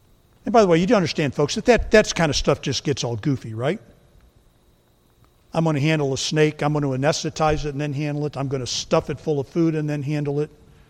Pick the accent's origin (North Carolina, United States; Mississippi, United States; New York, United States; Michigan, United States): Michigan, United States; We're from Michigan originally. And we're from the part of Michigan where you were identified with U of M more than Michigan State.